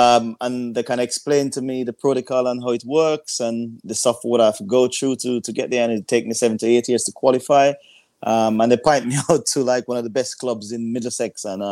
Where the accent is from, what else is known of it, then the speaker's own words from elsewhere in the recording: Jamaica; I was born and raised in Jamaica